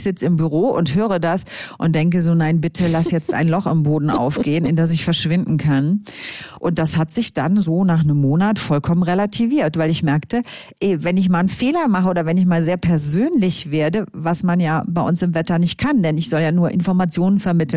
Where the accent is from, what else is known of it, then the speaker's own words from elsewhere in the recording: Cologne, North Rhine-Westphalia, Germany; Ich komme ja eigentlich aus Köln und ich finde Eishockey schon immer toll.